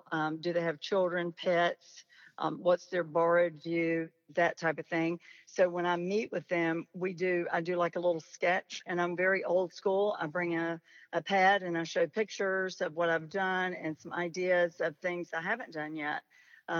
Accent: Charlotte, North Carolina, United States; now in Charleston, United States; I'm from Charlotte, but I've made Charleston my home since 2013.

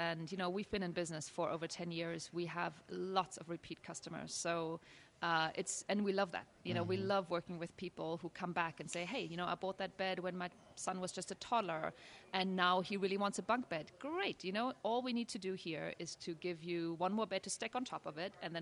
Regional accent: Germany; now in United States; I'm actually German. My husband is Danish, so we're kind of the European connection here. And we've been in the States for a very long time. But I guess I can't quite get rid of the accent

